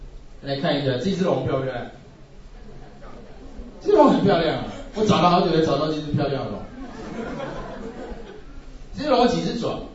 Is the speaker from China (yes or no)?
no; Taiwan; 我是台湾来的，因为台胞气不过了